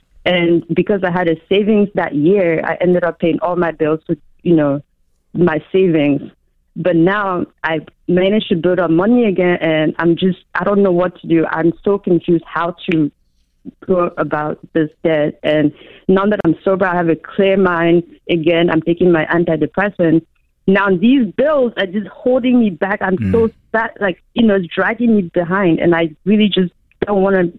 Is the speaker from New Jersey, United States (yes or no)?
no; Maryland, United States; Hi, no, I'm from Maryland.